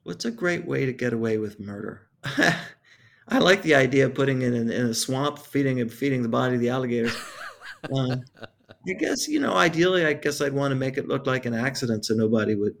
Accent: Cincinnati, Ohio, United States; I grew up in Cincinnati, and we were in the backyard of our house

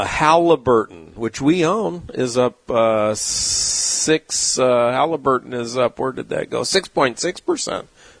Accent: San Diego, California, United States; Now, growing up in San Diego, we had a lot of people in town worked for General Dynamics.

